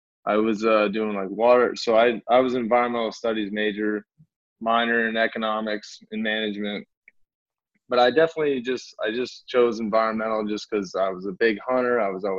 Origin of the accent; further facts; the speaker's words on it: Harveys Lake, Pennsylvania, United States; Like Northeast PA. Right. Like you know, I just always say Wilkes-Barre, Scranton. Right. Everybody knows the office. Right. You know what I mean? But really I was from like Harvey's Lake, PA.